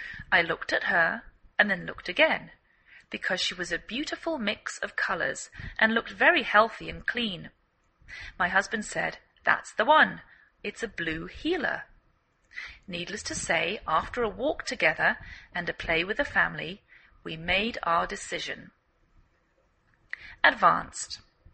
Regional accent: England, United Kingdom; now in United States

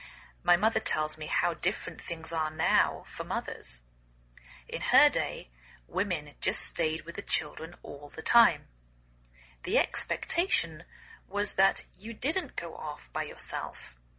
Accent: England, United Kingdom; I'm English

